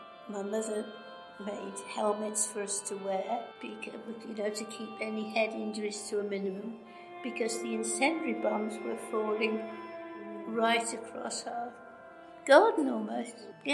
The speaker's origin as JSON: {"language": "English", "town": "Exhall", "region": "West Midlands", "country": "United Kingdom", "tie": "born there", "said": "we were right on the edge of Coventry."}